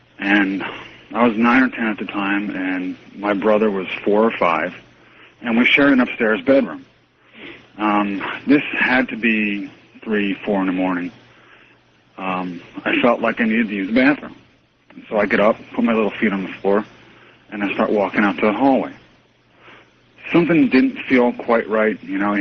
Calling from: Fairborn, Ohio, United States; I'm calling from Fairborn, Ohio.

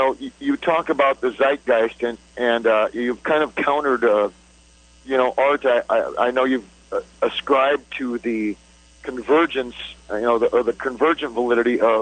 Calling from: Cedar Falls, Iowa, United States; I'm calling from Cedar Falls, Iowa.

